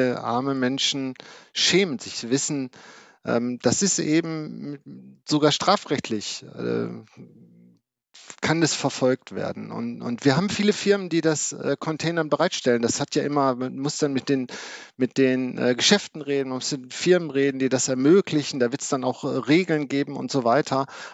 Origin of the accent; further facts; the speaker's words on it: North Rhine-Westphalia, Germany; Ich bin im Ruhrgebiet aufgewachsen.